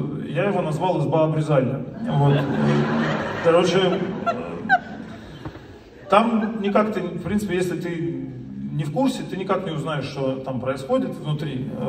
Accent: Pyatigorsk, Stavropol Krai, Russia; вот я же с Кавказа, из Пятигорска

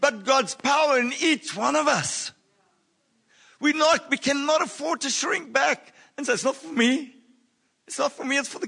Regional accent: South Africa; We are South African.

